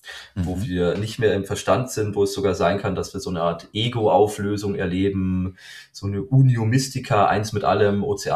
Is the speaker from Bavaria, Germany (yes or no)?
yes; Bavaria, Germany; ich bin christlich aufgewachsen. Ich komme aus Bayern, dem königlichen Freistaat Bayern hier in Deutschland.